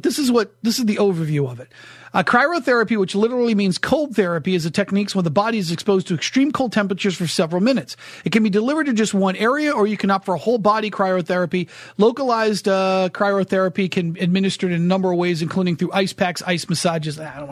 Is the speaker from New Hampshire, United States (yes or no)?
yes; New Hampshire, United States; I grew up in New Hampshire and we always were told, you know, exposed skin.